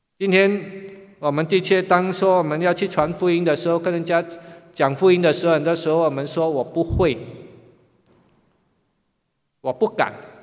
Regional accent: Singapore; born there; 虽然我生在新加坡啊，但是我老家在海南，

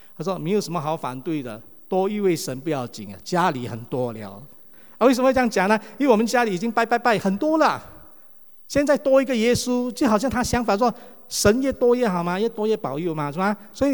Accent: Malaysia; now in Singapore; 我们那时候早期住在马来西亚啊，我是在马来西亚长大了。

